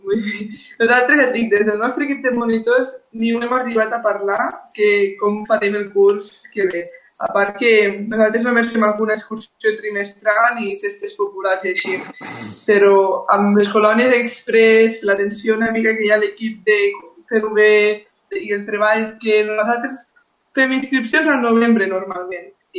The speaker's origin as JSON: {"language": "Catalan", "region": "Catalonia", "country": "Spain", "said": "perquè tots som de la Noguera, quasi monitors infants i joves"}